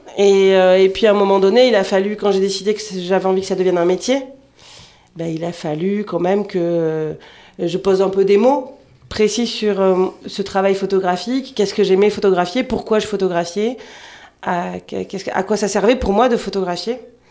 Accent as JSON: {"language": "French", "region": "Lima", "country": "Peru", "tie": "born there", "second_language": "French", "said": "Ouais, c'est ça, je suis née à Lima."}